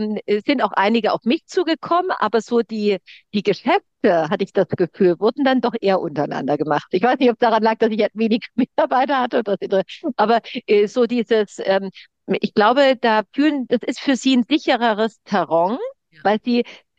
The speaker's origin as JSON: {"language": "German", "region": "East Germany", "country": "Germany", "said": "ich komme aus der DDR, meine Eltern waren immer gleich beruflich, waren gleich erfahren."}